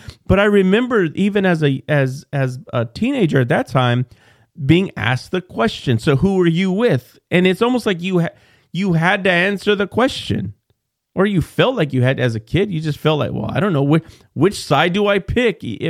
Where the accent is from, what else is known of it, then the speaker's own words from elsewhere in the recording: Texas, United States; Well, I'm from Texas. I'm not East Coast or West Coast.